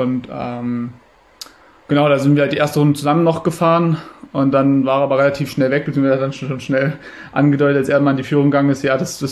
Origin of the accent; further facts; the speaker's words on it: Halle, Saxony-Anhalt, Germany; wenn man eben als Hallenser dann auch noch einen Wettkampf in Halle bzw. bei Halle gewinnt.